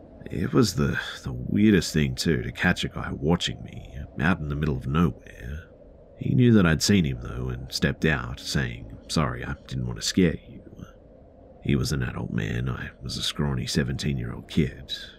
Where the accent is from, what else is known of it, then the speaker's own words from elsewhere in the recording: Midwest, United States; I grew up in the Midwest US.